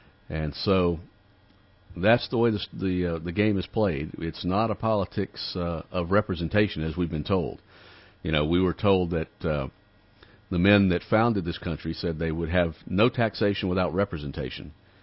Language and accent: English; New York City, New York, United States; As a New Yorker, and I would say as Americans, we hang our heads in shame.